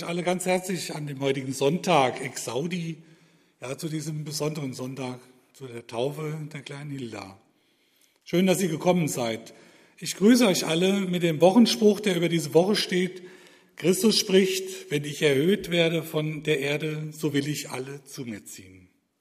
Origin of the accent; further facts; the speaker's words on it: Sonsbach, North Rhine-Westphalia, Germany; Gebürtig komme ich aus Sonsbach